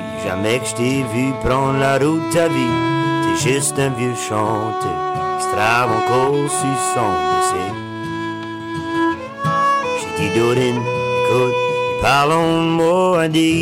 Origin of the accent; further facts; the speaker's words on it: Barachois, New Brunswick, Canada; Ma mère vient de Barachois. Moi, mm-hmm. j'ai grandi à Barachois.